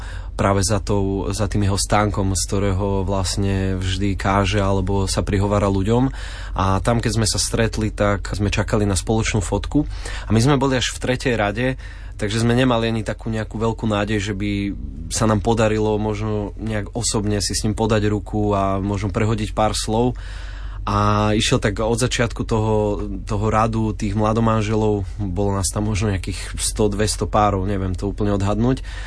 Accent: Nitra, Nitra Region, Slovakia; ja som z Nitry

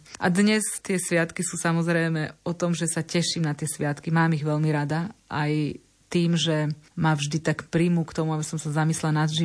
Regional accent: Bratislava, Bratislava Region, Slovakia; som vyrastala v Bratislave v rodine, ktorá si udržala vieru a chránila si ju aj pred tým silným tlakom komunistického režimu.

